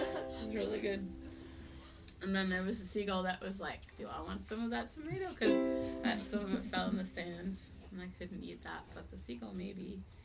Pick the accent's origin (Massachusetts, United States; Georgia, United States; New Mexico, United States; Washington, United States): Washington, United States; Olympia; now in Vista, United States; I'm from Olympia, Washington. I'm really happy to be here tonight. And I live Vista